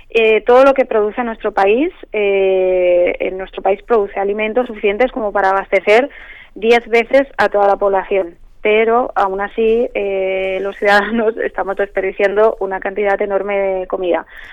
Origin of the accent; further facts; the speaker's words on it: Barcelona, Catalonia, Spain; Yo soy de Barcelona, de Cataluña.